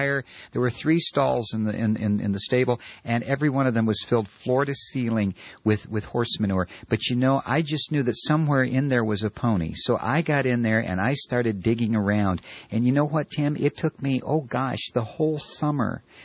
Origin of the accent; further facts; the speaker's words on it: South Dakota, United States; I grew up in South Dakota, and my grandparents had a few horses, and they had a stable out back on their farm.